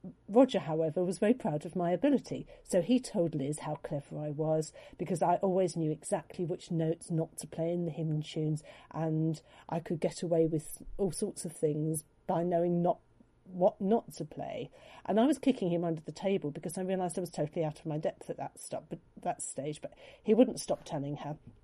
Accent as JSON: {"language": "English", "town": "Hove", "region": "South East England", "country": "United Kingdom", "tie": "born there", "said": "I'm at Wellington in Somerset. My date of birth is 2/12/53. I was born in Hove, Sussex."}